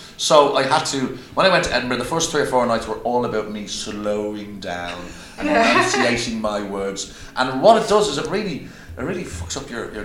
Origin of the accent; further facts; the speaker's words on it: Dublin, Leinster, Ireland; accent: Dublin; When I speak in my normal Dublin accent at my normal speed in Dublin, surrounded by Dublin people understand me